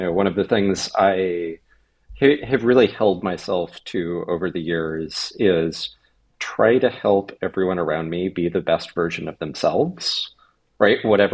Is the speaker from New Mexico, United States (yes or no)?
yes; Albuquerque, New Mexico, United States; Yeah, so I grew up in Albuquerque, New Mexico. My dad was an Air Force officer. So my early years, I spent a lot of time on Kirtland Air Force Base.